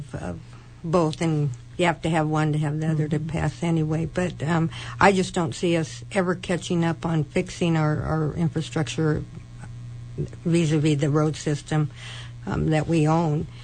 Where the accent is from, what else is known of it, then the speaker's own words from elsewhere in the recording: Sitka, Alaska, United States; I was born and raised in Sitka. I care about Sitka continuing to be a thriving community